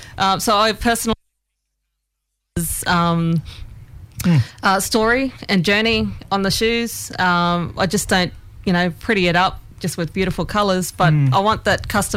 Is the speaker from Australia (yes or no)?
yes; Queensland, Australia; So I'm Kanju woman on my dad's side. On my mother's side, she's Western Yalanji and Girigan.